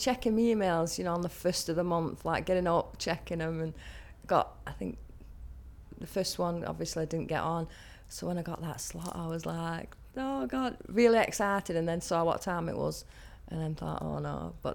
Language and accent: English; Wigan, North West England, United Kingdom; I'm 40 and I'm from Wigan.